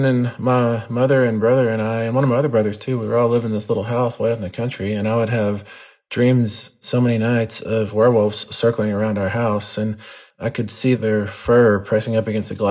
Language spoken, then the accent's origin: English; Texas, United States; I grew up where I grew up in West Texas.